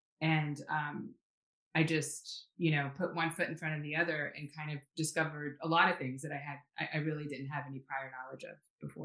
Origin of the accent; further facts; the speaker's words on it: Houston, Texas, United States; I'm from Houston. Let's get into the oil story.